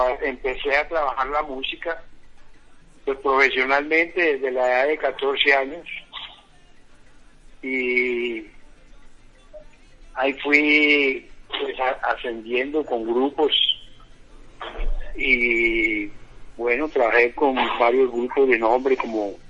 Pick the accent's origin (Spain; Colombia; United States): Colombia; Cali, Valle del Cauca; born there; also born or lived in Medellín / Bogotá; nací en Cali, pero prácticamente estuve en otras ciudades, ¿no? Como Medellín, Bogotá. Después, cuando ya hacemos la … entonces me voy a radicar a la ciudad de Cali.